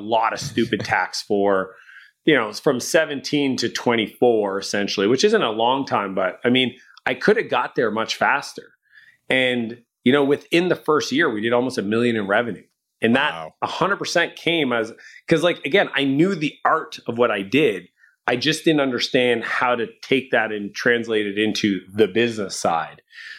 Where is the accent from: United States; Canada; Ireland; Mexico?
Canada; I'm Canadian, so that's real money.